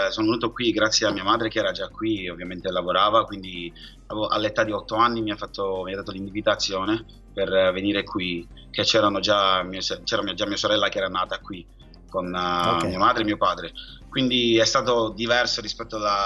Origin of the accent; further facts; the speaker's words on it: Ghana; now in Italy; sin da piccolo in Ghana cantavo